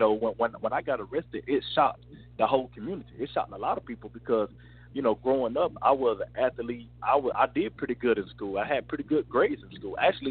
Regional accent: Lawrenceville, Georgia, United States; I did most of my growing up in Gwinnett County, around Lawrenceville area, Norcross.

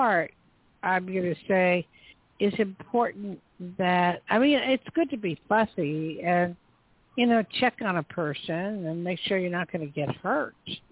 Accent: New Jersey, United States; born there; I was born in Jersey. And we used to look out the window over the harbor and just wonder what the people in New York were doing.

